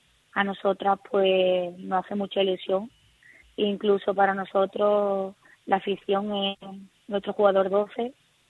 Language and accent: Spanish; Málaga, Andalusia, Spain; also born or lived in Barcelona; la verdad que he nacido allí en Barcelona, pero yo soy malagueña, me he criado aquí y soy una malagueña más.